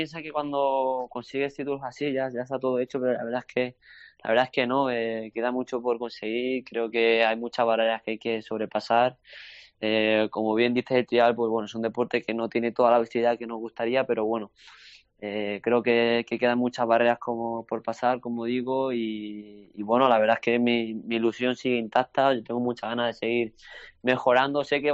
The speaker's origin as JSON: {"language": "Spanish", "town": "Toledo", "region": "Castilla-La Mancha", "country": "Spain", "lives_now": "Gerindote, Spain", "said": "no, no, yo soy de Toledo, soy de Castilla-La Mancha."}